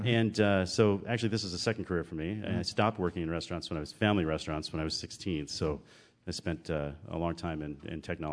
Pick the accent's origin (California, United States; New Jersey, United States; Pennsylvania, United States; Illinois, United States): New Jersey, United States; Trenton; But the tomato pie in and of itself is something that I grew up with in Trenton, New Jersey, a long time ago.